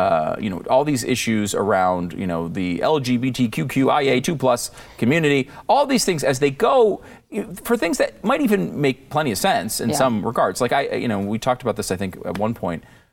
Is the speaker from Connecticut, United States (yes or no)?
yes; Connecticut, United States; Like, I grew up in Connecticut.